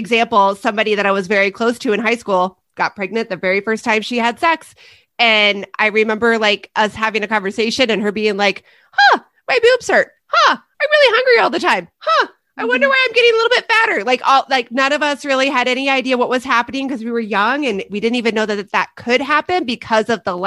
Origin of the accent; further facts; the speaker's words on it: Midwest, United States; So like I grew up in the Midwest.